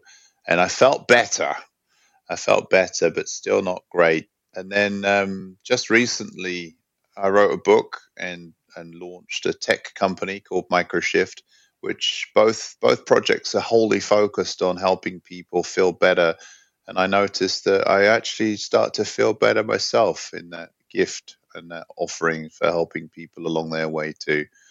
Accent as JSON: {"language": "English", "region": "London", "country": "United Kingdom", "tie": "born or raised there", "also_born_or_lived": "New York", "lives_now": "Sweden", "said": "I grew up in London. I've been living in Sweden now for over 10 years, and I came here from New York"}